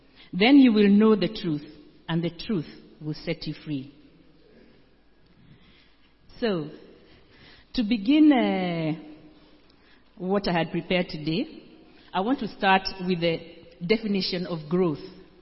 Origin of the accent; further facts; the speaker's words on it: Kenya; I come from Kenya